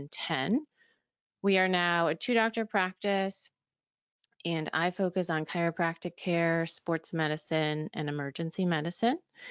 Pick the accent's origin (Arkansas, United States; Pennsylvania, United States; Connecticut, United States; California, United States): Connecticut, United States; also born or lived in Nevada; Originally, I am from Nevada, but I grew up in Connecticut, and I went to Penn State for undergrad and Virginia Tech for vet school